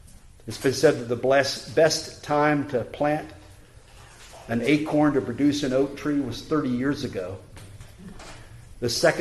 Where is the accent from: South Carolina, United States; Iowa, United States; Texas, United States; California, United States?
South Carolina, United States; born there; I was born in South Carolina, and the state motto of South Carolina is Dum Spiro Spero in Latin.